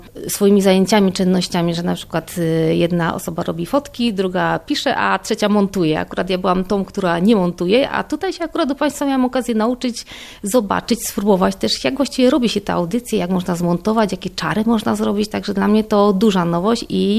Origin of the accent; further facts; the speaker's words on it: Vienna, Austria; ja osobiście jestem z Wiednia